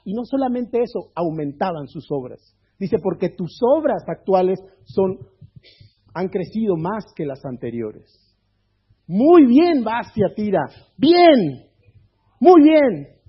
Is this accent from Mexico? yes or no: yes; Mexico; como decimos en México, en mi tierra